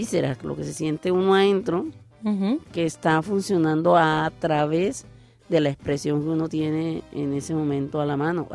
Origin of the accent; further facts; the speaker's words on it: Caribbean Region, Colombia; Mi pueblo, Colombia, tiene muchas regiones. Tiene dos océanos, el Atlántico y el Pacífico. A su vez de que tiene, yo estoy en el área del Caribe